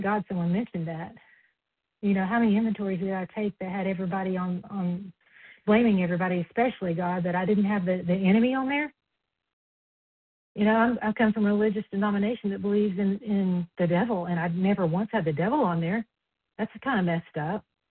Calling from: Tennessee, United States; Tennessee.

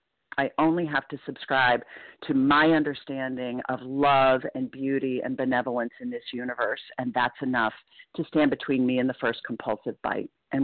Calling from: Portland, Maine, United States; I'm calling in from Portland, Maine.

